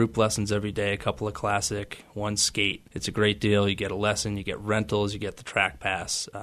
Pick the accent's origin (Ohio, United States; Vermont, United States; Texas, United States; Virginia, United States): Vermont, United States; also born or lived in Montana / New Hampshire; Before that, I'm originally from Vermont, spent some time in Montana, New Hampshire, bounced around a little bit